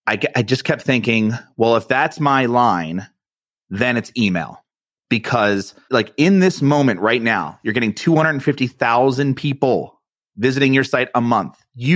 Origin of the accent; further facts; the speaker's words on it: East Coast, United States; well, I'm from the East Coast and I'm Italian.